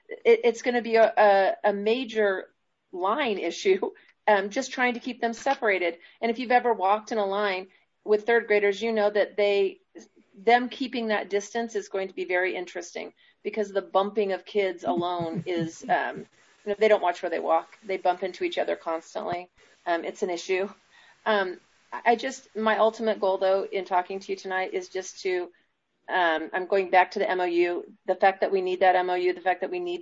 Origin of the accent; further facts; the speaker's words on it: Marysville, California, United States; This is my 31st year in this district. I born and raised in Marysville, went through all the school system here, and have been really proud to be part of this district.